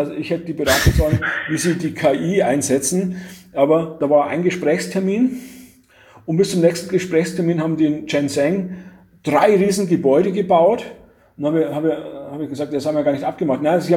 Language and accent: German; Germany; Wobei wir als Europäer und dann vor allem als Deutsche denken, hey, wir kennen das doch